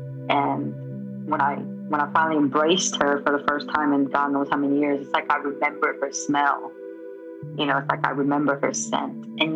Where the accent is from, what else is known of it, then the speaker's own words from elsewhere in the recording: South Korea; I was born here in Korea, 1982. I don't have any like good childhood memories here.